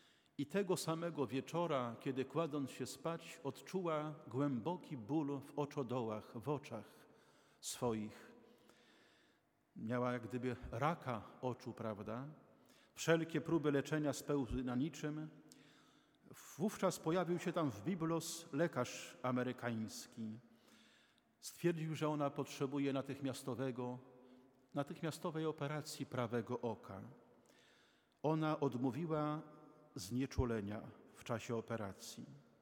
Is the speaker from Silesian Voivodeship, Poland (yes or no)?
no; Rzeszów, Subcarpathian Voivodeship, Poland; now in Gdańsk, Poland; Ja pochodzę z Rzeszowa.